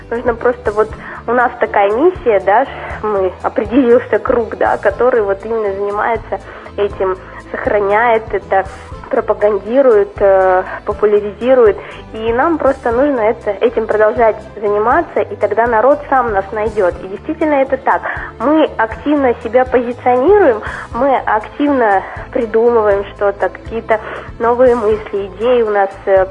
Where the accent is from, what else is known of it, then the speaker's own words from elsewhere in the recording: Belarus; now in Russia; у меня бабушка из Беларуси, у меня дедушка, а я сам из Беларуси приехал.